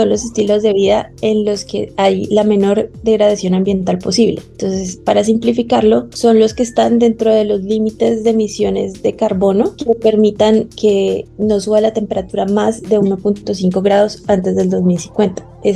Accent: Colombia; Yo vengo de Colombia y la verdad es que llevo 2 años oficialmente trabajando con sostenibilidad

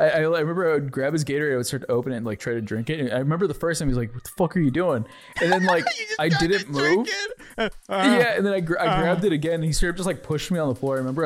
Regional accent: California, United States; growing up in California, we don't have like school buses.

